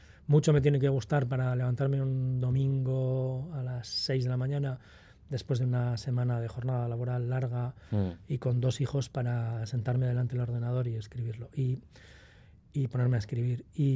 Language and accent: Spanish; Lezama, Basque Country, Spain; Yo soy de Lezama.